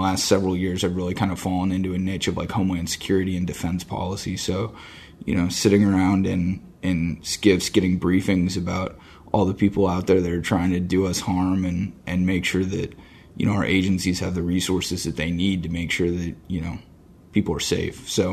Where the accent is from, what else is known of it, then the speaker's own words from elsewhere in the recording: Ohio, United States; moved away as an adult; now in Washington, United States; And I am originally from Ohio.